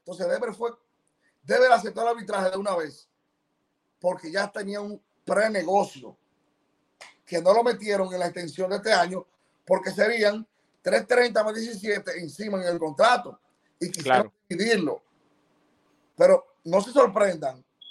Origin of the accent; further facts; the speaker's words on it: Dominican Republic; uno como latino, como dominicano, nos sentimos felices